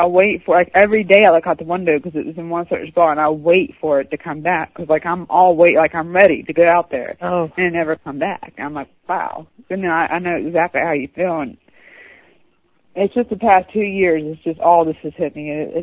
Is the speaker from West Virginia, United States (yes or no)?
yes; West Virginia, United States; West Virginia, by the way.